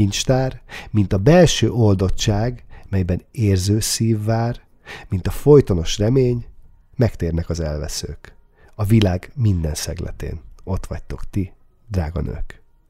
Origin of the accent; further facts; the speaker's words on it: Balassagyarmat, Nógrád, Hungary; Osztálytalálkozón voltam otthon Balassagyarmaton, méghozzá az általános iskolain.